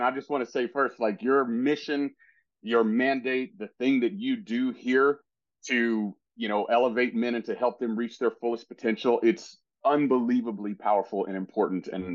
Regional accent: Tennessee, United States; I grew up very poor in East Tennessee as the youngest of five children.

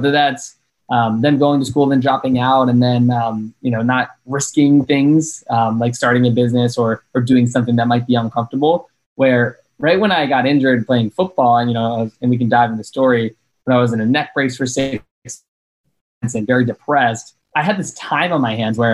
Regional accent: Chesterfield County, United States; when I think back on my hometown, Chesterfield County, like, yes, I would do some road trips, like to New Jersey or North Carolina or Tennessee where my family is.

